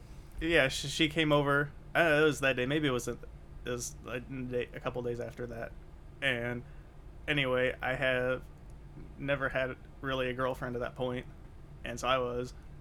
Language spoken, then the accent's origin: English; Indiana, United States; born there; I was born in Indiana.